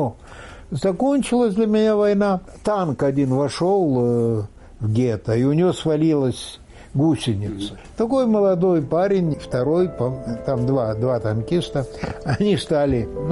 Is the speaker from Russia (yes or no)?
no; Dondușeni, Dondușeni District, Moldova; Я сказал, что я вот из Молдавии, вот, а откуда? Я говорю, Дандюшана.